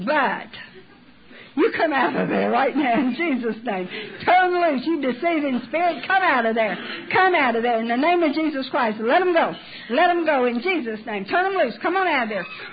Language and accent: English; Tennessee, United States; Corn, moonshine. I'm from Tennessee, I don't know.